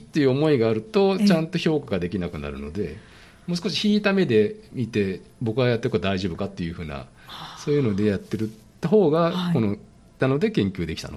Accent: Kagoshima, Japan; 私は鹿児島の田舎の出身なので、

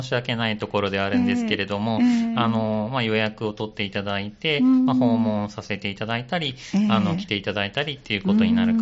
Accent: Nara, Japan; now in Sanda, Japan; もともと奈良県で生まれ育っているので、ちょっとサンダとは縁がなくて、十数年前に引っ越してきたというような形ですね。

